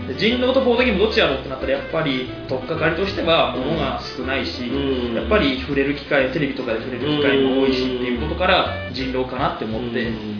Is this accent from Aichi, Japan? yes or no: yes; Aichi, Japan; born there; はい、そうです。三河です。